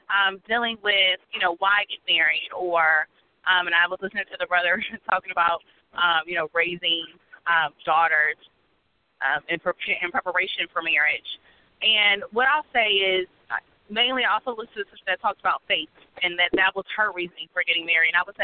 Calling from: Columbus, Ohio, United States; I'm calling from Columbus, Ohio.

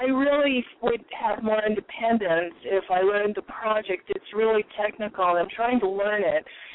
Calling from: Arizona, United States

